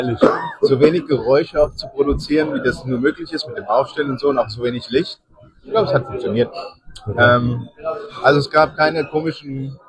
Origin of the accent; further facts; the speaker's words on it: Germany; Ich bin ja als Deutscher so, hab ja meine Qualitätsansprüche so.